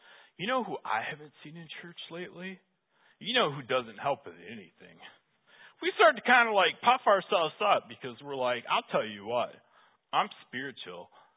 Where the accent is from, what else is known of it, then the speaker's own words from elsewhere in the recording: Michigan, United States; I know I grew up in Michigan, and people every year are pulled out by rip currents